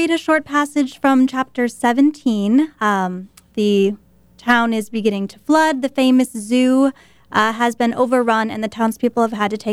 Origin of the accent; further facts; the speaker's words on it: Wisconsin, United States; I grew up in Wisconsin.